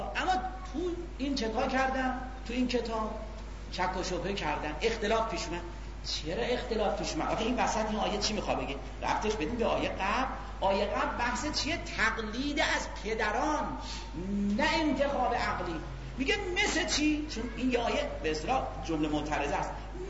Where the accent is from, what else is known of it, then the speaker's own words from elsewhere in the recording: Isfahan, Iran; ما مال اصفهانیم زشت است